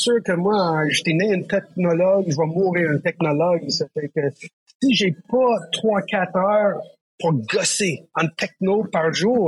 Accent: Newfoundland and Labrador, Canada; je viens de Terre-Neuve.

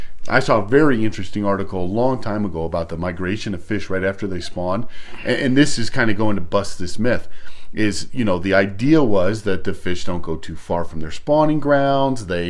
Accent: Pueblo, Colorado, United States; The reservoir I grew up on in Pueblo, Colorado, actually has the Arkansas River flowing into it.

